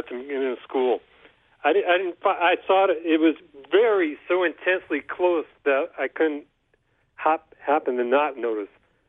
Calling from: California, United States; Monterey Bay.

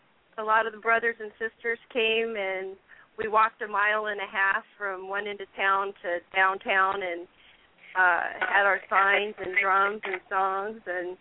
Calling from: Lacey, Washington, United States; I'm calling from Lacey, Washington.

